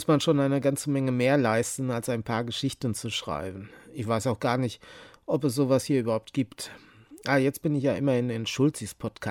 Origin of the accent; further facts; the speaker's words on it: Menden, North Rhine-Westphalia, Germany; Ich versuche immer, wo es mal passt, meine Heimatstadt Menden unterzubringen.